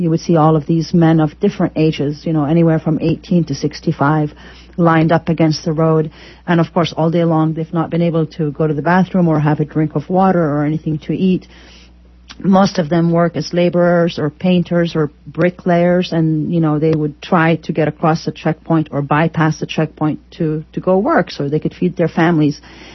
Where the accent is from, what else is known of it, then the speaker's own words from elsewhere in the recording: United States; And I always felt so frustrated as an American specifically